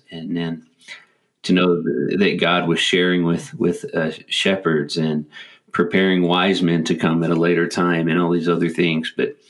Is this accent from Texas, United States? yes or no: yes; Amarillo, Texas, United States; I was frustrated because I'm from Amarillo, still have family there